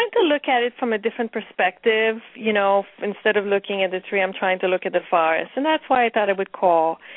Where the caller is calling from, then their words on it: New Jersey, United States; I'm calling from New Jersey.